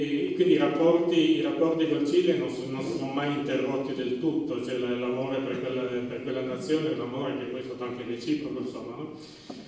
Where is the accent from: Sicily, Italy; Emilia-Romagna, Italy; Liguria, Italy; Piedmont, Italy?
Piedmont, Italy; Turin; born there; nato a Torino.